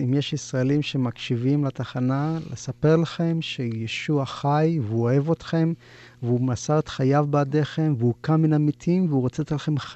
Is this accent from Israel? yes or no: yes; Tel Aviv, Tel Aviv District, Israel; You know, I'm from Tel Aviv, you know, so we're a very secular city.